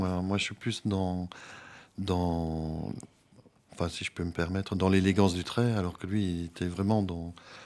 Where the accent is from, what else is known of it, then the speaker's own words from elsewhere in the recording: Belgium; now in France; Je suis belge.